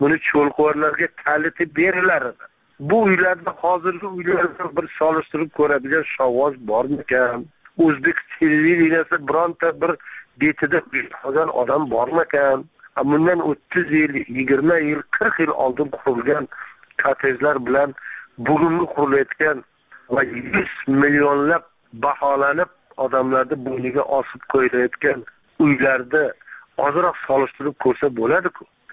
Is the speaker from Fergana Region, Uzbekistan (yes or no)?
no; Mirzachul, Jizzakh Region, Uzbekistan; also born or lived in Malguzar mountains; Mirzacho'lga ko'chib kelganmiz. Jizzax viloyatini tog'li rayonlaridan, Malguzor tog'i etaklaridan ommaviy ko'chirma degan ommaviy safarbarlik bilan cho'lga ko'chib kelganmiz. Men shunda Mirzacho'lda 1-sinfga o'qishga borganman